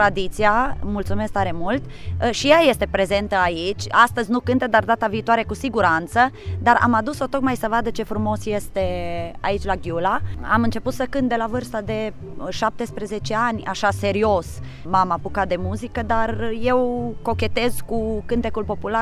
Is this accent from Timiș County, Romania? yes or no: yes; Timișoara, Timiș County, Romania; also born or lived in Arad; Noi venim de la Timișoara, deși pe mine mă leagă tinerețea mea de Arad, deoarece am terminat liceul pedagogic în Arad și prietenii mei din tinerețe îi am în Arad.